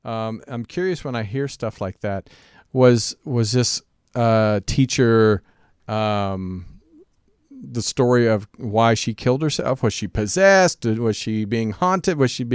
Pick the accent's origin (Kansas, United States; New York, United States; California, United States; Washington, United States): Kansas, United States; I knew where I grew up in Kansas, outside of my hometown.